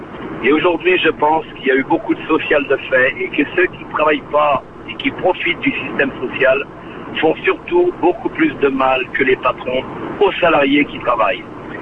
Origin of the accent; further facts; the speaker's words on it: Brittany, France; je suis de la Bretagne, j'ai une petite entreprise de 20 personnes.